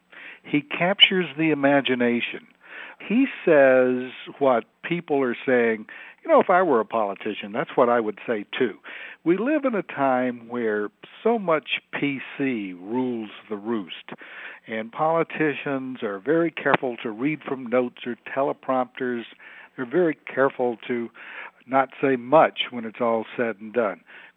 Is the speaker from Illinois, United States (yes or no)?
no; New Jersey, United States; I all the time when I'm traveling around, people find out that I'm from New Jersey.